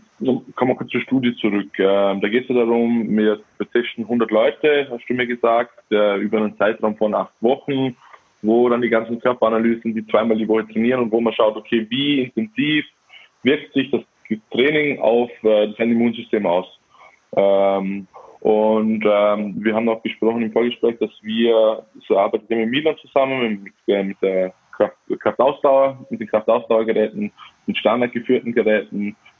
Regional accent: Austria; bei uns in Österreich haben wir einen Fitnessvorsteher

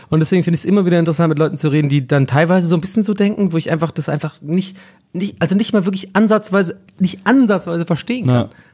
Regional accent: Ireland; moved away; als Ire, gebürtiger Ire, der da aufgewachsen ist

